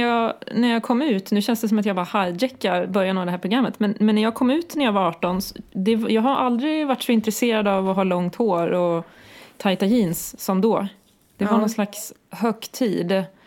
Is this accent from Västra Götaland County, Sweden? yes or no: no; Kungsbacka, Halland County, Sweden; utanför Lilla Kungsbacka där jag är ifrån.